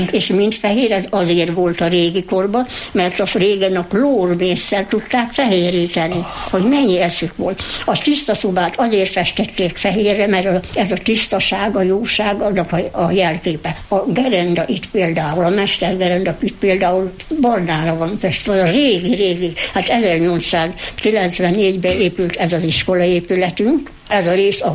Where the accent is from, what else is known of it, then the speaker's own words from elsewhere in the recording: Jászszentandrás, Jász-Nagykun-Szolnok, Hungary; Arra vagyok büszke, hogy született Szent Andrási, született Jász vagyok